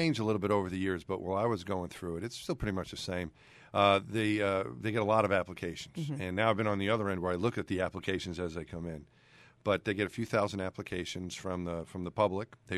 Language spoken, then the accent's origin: English; New York, United States; It was 1969. I'm from New York, so the Mets also won the World Series that year.